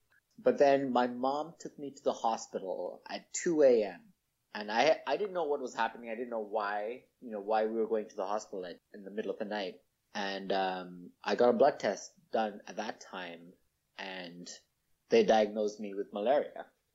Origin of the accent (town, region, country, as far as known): Nairobi, Kenya; born or raised there; English is a second language; moved away as an adult; now in United States